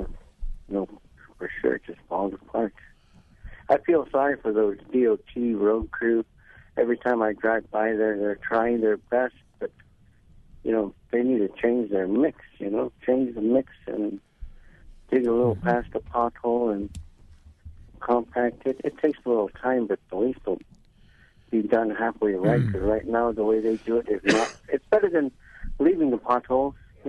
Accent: Bethel, United States; Someday they're going to fix that road in my hometown, Bethel. You know, that's my hometown.

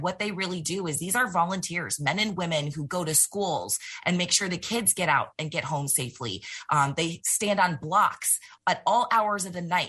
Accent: Buffalo, New York, United States; I was born and raised in Buffalo. My family is in Buffalo. I went to school in Buffalo. I to church in Buffalo and only moved away for school and came back to pursue, you know, my professional career.

